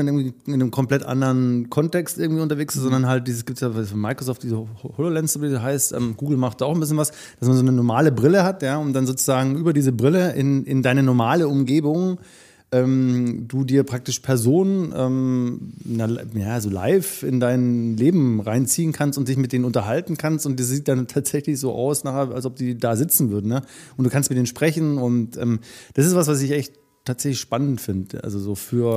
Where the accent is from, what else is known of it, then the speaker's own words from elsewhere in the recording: Radolfzell, Baden-Württemberg, Germany; also in meiner Stadt, wo ich groß geworden bin, Radolfzell.